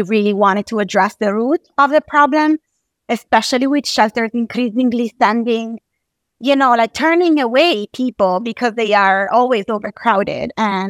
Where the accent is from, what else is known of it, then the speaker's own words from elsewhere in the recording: Italy; English is a second language; moved away as an adult; also born or lived in Miami; now in United States; I grew up in Italy. I moved to the U.S. when I was in my early 20s. Lived in Miami for a very long time. And when I moved to California